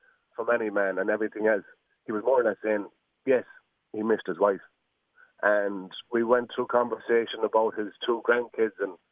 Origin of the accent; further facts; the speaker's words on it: Ballina, County Mayo, Ireland; I'm from Ballinan, Mayo, and I played GA for Mayo for 16 years.